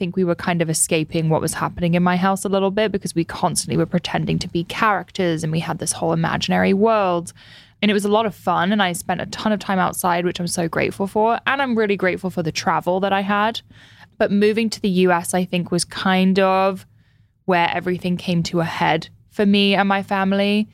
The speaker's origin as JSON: {"language": "English", "region": "London", "country": "United Kingdom", "tie": "born or raised there", "also_born_or_lived": "Switzerland", "said": "So I was born in London, moved to Switzerland age one, lived there for 3 years. Wish I remembered it."}